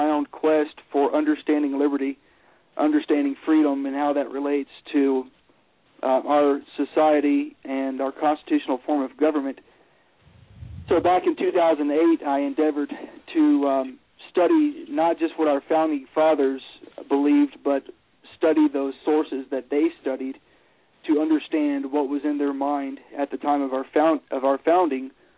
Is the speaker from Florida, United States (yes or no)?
yes; Pensacola, Florida, United States; moved away as an adult; also born or lived in Birmingham, Alabama; I have lived in Montana for the past year and a half, but I grew up in Florida under my dad, who is … I grew up in Pensacola, Florida, and then I went to law school at the age of 21 to Samford University in Birmingham, Alabama